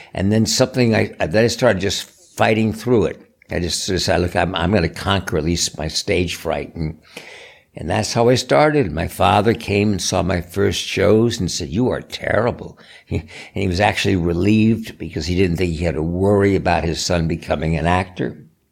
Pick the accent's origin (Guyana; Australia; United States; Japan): United States; East Coast; Well, I grew up in the East Coast. People always assume because of my father, Kirk, that I grew up in California, but my parents got divorced when I was 5 or 6, so I grew up in the East Coast.